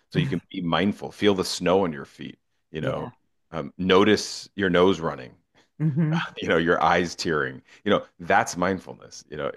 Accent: New Jersey, United States; I'm from Jersey. And so if you're on the highways in Jersey, we're not known to be very patient.

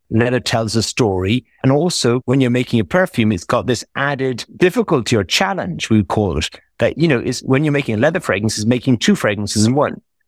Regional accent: Ireland; because I'm Irish and Clara came to Ireland

